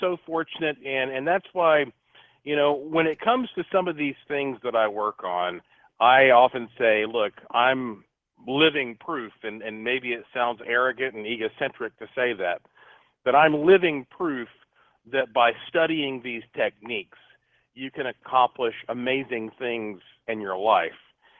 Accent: Asheville, North Carolina, United States; Oh, yeah, that's, you know, growing up in Asheville, that was always the thing to do at Christmas.

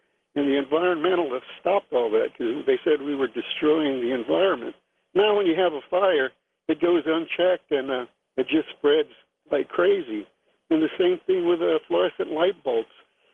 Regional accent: Los Angeles, California, United States; I grew up in Los Angeles, and as a kid, I used to volunteer for summer jobs up in the mountains

